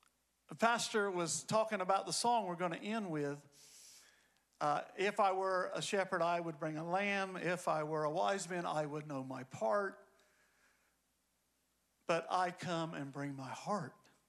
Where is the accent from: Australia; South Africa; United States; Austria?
United States; North Carolina; but where I grew up in North Carolina, we had Christmas, but then we had old Christmas, we called it.